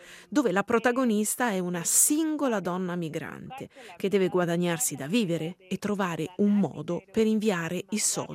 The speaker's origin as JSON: {"language": "Italian", "country": "Ecuador", "second_language": "Italian", "moved": "yes", "said": "Io sono ecuadoriana e sono una migrante. Vengo da un paese incredibilmente invisibile e incredibilmente povero, con un livello di disuguaglianza sociale che il Cile, ad esempio, non ha."}